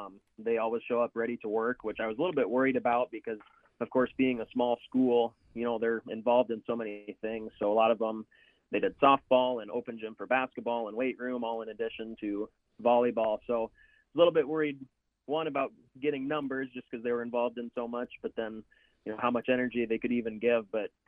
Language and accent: English; Belmont, Iowa, United States; Yeah, I'm from Belmont, Iowa. I graduated from Belmont Clemmy in 2017.